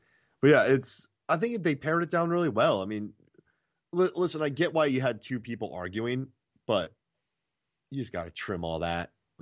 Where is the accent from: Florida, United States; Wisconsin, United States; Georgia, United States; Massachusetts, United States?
Florida, United States; Like, I grew up in Florida during Christmas. It didn't feel like Christmas.